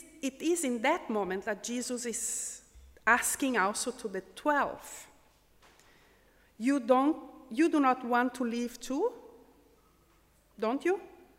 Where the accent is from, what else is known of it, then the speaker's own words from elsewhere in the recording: Portugal; accent: Portuguese; English is a second language; Metaphor. Metaphor. My Portuguese accent.